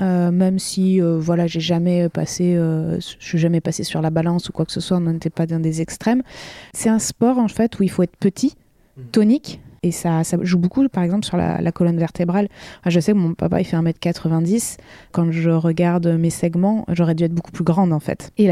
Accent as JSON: {"language": "French", "town": "La Rochelle", "region": "Nouvelle-Aquitaine", "country": "France", "tie": "born or raised there", "said": "je suis originaire de La Rochelle. Et à La Rochelle, pour ceux qui connaissent, la voiture est assez... proscrite et tout se fait à vélo. Donc en fait, depuis gamine, je fais tout à vélo."}